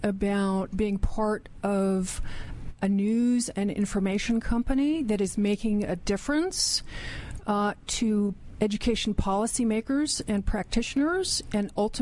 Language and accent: English; District of Columbia, United States; Generally from the Washington, D.C. area.